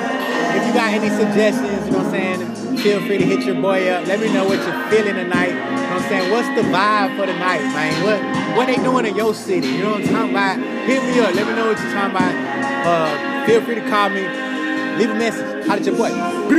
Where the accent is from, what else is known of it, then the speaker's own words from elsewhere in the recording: the North, United States; Like, I didn't grow up doing this because I'm from the North, but in the South, they do this thing called First Friday.